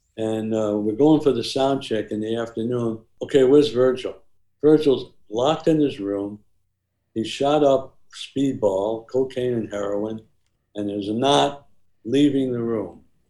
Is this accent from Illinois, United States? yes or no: no; Queens, New York, United States; I'm a kid from Queens. I had no idea what was going on with that.